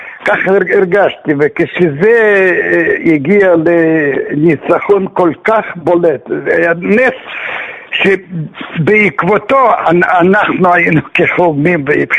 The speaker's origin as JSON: {"language": "Hebrew", "town": "Odesa", "region": "Odesa Oblast", "country": "Ukraine", "tie": "born or raised there", "moved": "yes", "lives_now": "Israel", "said": "אני הייתי ילד לא ממש טיפוסי, כי אני גדלתי בעיר אודסה"}